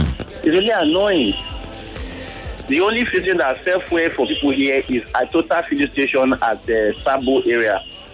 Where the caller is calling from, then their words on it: Ikorodu, Lagos, Nigeria; I'm calling from Ikorodu.